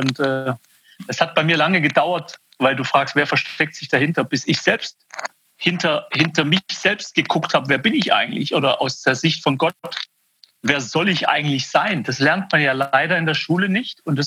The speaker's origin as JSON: {"language": "German", "region": "Baden-Württemberg", "country": "Germany", "tie": "born or raised there", "said": "Meine Eltern sind aus dem Iran Ende der 60er Jahre nach Deutschland gekommen. Da bin ich hier in der Nähe von Stuttgart geboren"}